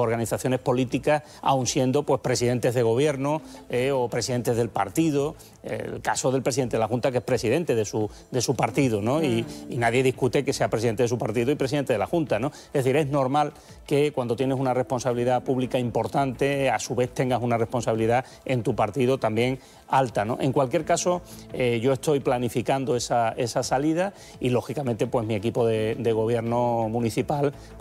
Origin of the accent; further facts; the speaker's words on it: Seville, Andalusia, Spain; Pues yo nací en el Retiro Obrero. Esto, para los que no se sitúen o sean de fuera, la ronda histórica. Sí. Yo soy de la zona de la Macarena